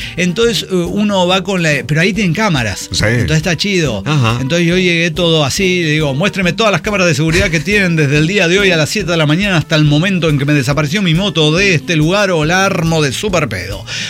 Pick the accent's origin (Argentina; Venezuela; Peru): Venezuela; yo soy venezolano originario.